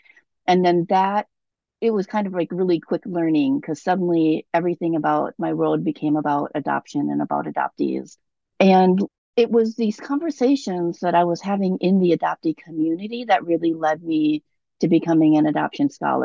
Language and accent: English; Minnesota, United States; also born or lived in South Korea; So I was born in South Korea and adopted to Minnesota in the early 1970s when I was about 3 years old, just before my third birthday, and was raised in a white family.